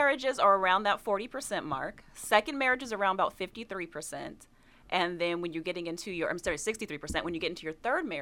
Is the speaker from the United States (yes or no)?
yes; Atlanta, Georgia, United States; also born or lived in London / Germany / Korea / Texas; now in Houston, United States; So I've lived in London, Germany, Korea, Texas, all over. So I moved here from Houston. I say I'm from Atlanta because that's where I went to high school. That's where my parents are from.